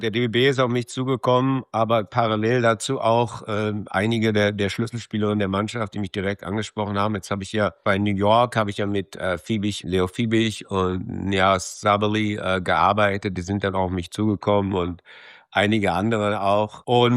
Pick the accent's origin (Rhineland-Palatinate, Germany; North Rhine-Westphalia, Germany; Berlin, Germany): Berlin, Germany; 98 in Berlin, aufgewachsen in Berlin, natürlich alles wunderschön, meine Familie ist noch